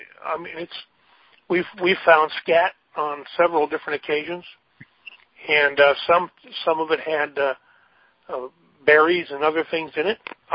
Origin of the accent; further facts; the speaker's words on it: Minnesota, United States; I'm originally from Minnesota